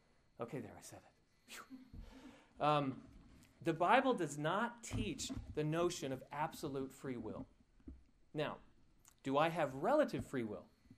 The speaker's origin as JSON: {"language": "English", "region": "England", "country": "United Kingdom", "said": "and I can say this because I'm English"}